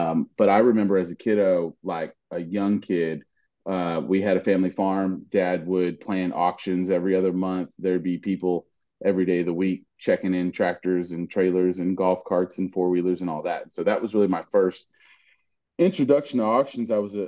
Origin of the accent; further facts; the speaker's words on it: Salado, Texas, United States; I grew up in Salado, Texas, and we didn't have galas.